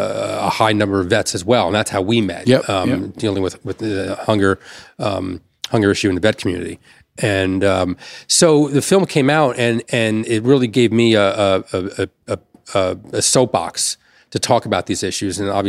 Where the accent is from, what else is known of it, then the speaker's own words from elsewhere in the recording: Elizabeth, New Jersey, United States; And, you know, growing up, I grew up in Elizabeth, New Jersey.